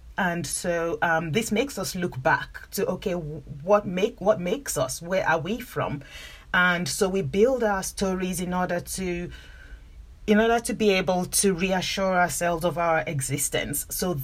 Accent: Nigeria; I grew up in Nigeria. I'm Nigerian

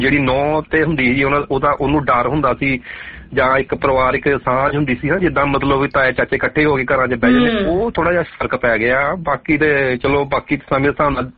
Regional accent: Bhaini Paswal, Punjab, India; ਸਾਡਾ ਪਿੰਡ ਭੈਣੀ ਪਸਵਾਲ

